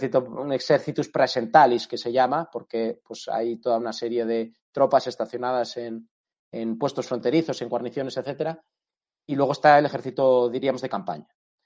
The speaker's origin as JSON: {"language": "Spanish", "country": "Spain", "said": "para nosotros, como españoles, tiene un especial interés"}